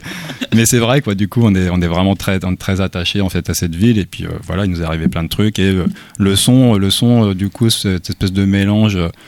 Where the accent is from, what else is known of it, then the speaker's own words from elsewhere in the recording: Vitré, Brittany, France; also born or lived in Rennes; Moi, j'étais de Vitré, en fait.